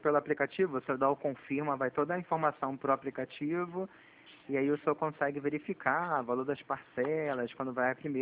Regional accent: Rio de Janeiro, Brazil; Sou do Rio.

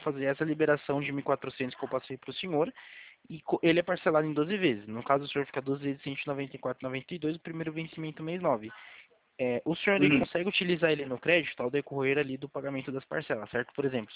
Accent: São Paulo, Brazil; Como eu sou aqui de São Paulo

